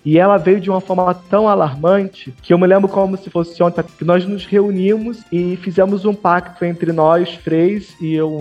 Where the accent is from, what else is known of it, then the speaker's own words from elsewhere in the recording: Nilópolis, Rio de Janeiro, Brazil; Eu sou natural de Nilópolis, na Baixada Fluminense. Quando mais novo, passei por muitas necessidades.